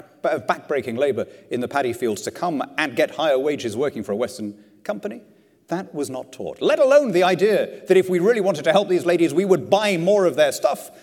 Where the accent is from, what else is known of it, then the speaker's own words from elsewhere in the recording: Lima, Peru; I grew up in Lima, in South America. And Lima, when I was a kid, was ringed by shantytowns, by slums. Barriadas, they were called, Las Barriadas de Lima.